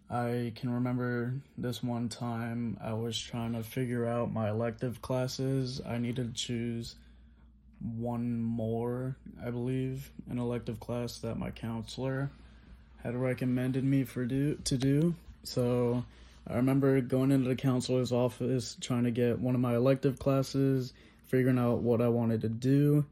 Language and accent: English; California, United States; also born or lived in North Carolina; There we did have some ESL teachers at our elementary and middle schools growing up in California.